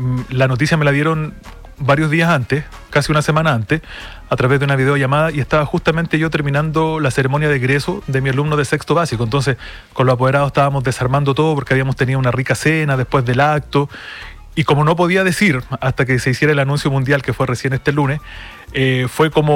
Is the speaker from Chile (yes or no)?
yes; Valparaíso, Chile; Yo vengo de la provincia de Petorca, que es una de las 25 zonas más secas del mundo.